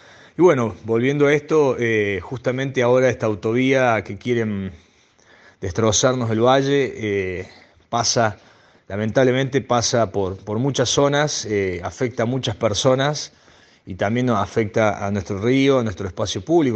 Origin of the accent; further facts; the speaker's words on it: Cosquín, Córdoba, Argentina; yo soy nacido y criado en Cosquín. Bueno, con una relación muy cercana al río, a 2 cuadras viví hasta después de los 20 años en Cosquín, hasta los 22